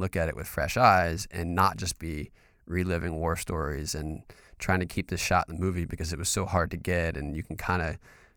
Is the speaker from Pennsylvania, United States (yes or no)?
no; North Carolina, United States; It's not the South. I'm from North Carolina.